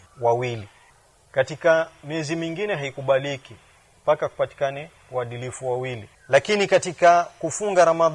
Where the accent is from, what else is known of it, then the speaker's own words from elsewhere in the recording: Kenya; sisi tumetoka Kenya